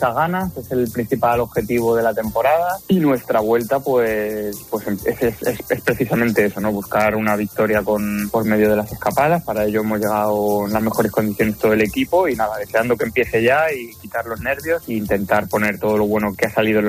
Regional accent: Estepona, Andalusia, Spain; el año pasado, en mi tierra, en Estepona, en Sierra Bermeja, sufrimos un terrible incendio forestal

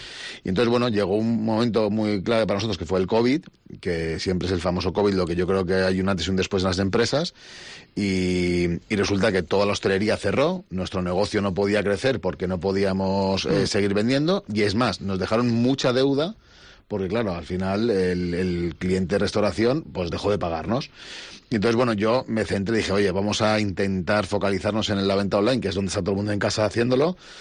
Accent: Madrid, Community of Madrid, Spain; moved away as an adult; now in Santander, Spain; yo llegué a Santander a Cantabria por amor, porque mi mujer es de aquí. Y yo, bueno, soy de Madrid, pero ya soy, como dicen mis amigos, eres un santanderino que por casualidad nació en Madrid. Porque estoy ahora que es muy, muy feliz aquí en Santander desde hace ya 12 años.

